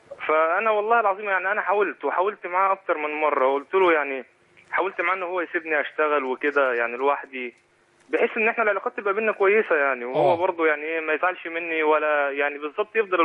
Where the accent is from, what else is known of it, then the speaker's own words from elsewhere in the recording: Egypt; now in Saudi Arabia; انا في السعوديه، انا بكلمك من السعوديه. هو بعت لي فيزا، كنت انا في مصر، انا مصري اصلا، بعت لي فيزا هو وجابني السعوديه.